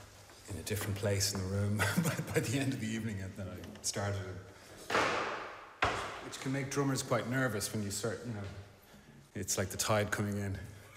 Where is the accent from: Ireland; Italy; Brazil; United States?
Ireland; growing up as an Irish Catholic, you know, with a faith that spends a lot of its time regretting the past